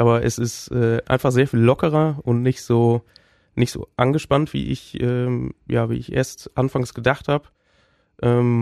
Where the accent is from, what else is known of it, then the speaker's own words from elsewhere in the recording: Riesenbeck, North Rhine-Westphalia, Germany; born there; Also ich studiere Medienwirtschaft und Journalismus in Wilhelmshaven und komme gebürtig aus Riesenbeck.